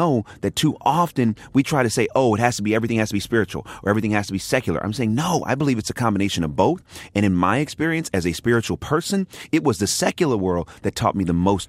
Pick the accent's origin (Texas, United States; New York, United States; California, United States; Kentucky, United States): California, United States; Oakland; now in Los Angeles, United States; Yeah, I came from Oakland, from the Bay Area, middle child of three boys